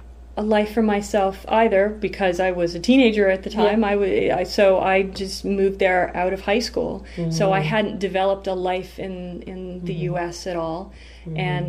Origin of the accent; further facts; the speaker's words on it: Canada; But now I know that not only is there this connection between you and I of being Canadian and of being dual citizens